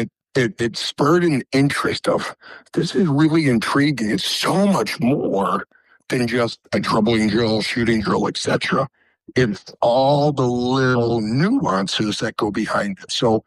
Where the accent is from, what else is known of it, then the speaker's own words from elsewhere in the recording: New Jersey, United States; I was kind of, you know, a little wild child growing up in New Jersey.